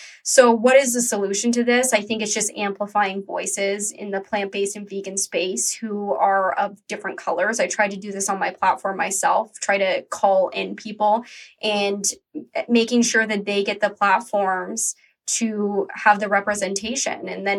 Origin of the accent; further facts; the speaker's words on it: Canada; I am Canadian, but I am a white vegan woman